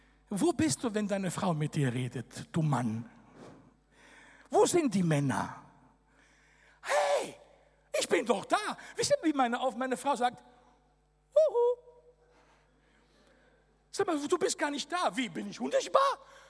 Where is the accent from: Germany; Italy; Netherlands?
Italy; Ich bin Italiener, ich kann es euch sagen.